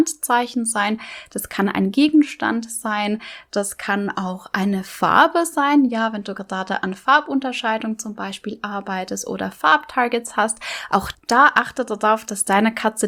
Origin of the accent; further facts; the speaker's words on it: Bern, Switzerland; accent: Bernese German; first language Bernese German; dann würde ich hier auch das Bärendeutsch nehmen, also Mundart, meine Muttersprache, weil das einfach mir selbst am einfachsten von den Lippen geht.